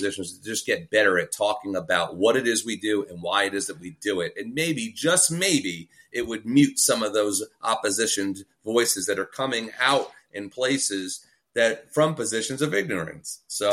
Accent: New York, United States; I'm Italian and from New York, so just forgive me.

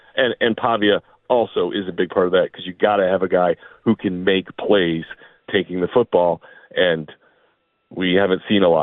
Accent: Chicago, Illinois, United States; I'm from Chicago.

